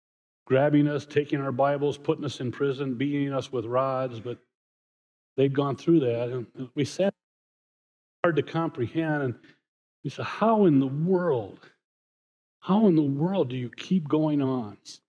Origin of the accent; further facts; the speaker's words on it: Indianapolis, Indiana, United States; I'm from Indianapolis, so we kind of will wave at each other as I drive home today.